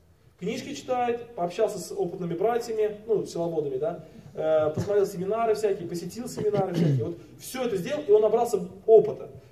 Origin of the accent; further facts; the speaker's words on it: Tolyatti, Samara Oblast, Russia; Я же из Тольятти, там они выпускаются.